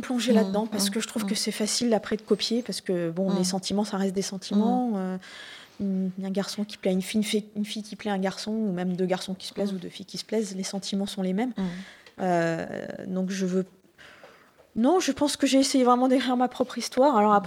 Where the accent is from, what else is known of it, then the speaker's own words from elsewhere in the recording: Paris, Île-de-France, France; je suis parisienne et que j'ai un oncle qui vit dans le Var